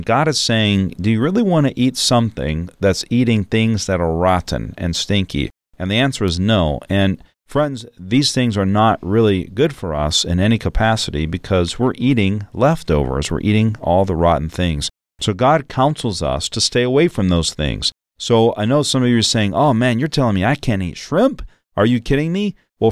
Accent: the South, United States; And I grew up in the South.

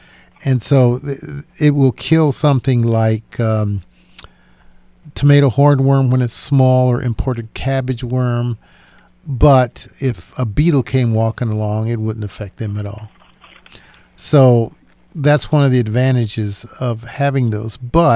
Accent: Saginaw, Michigan, United States; Where I grew up in Saginaw, we had very heavy clay

